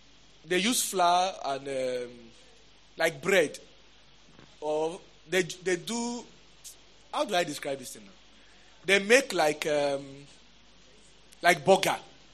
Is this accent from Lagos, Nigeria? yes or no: yes; Lagos, Nigeria; I'm from Lagos, so once you enter, you eat risky and move.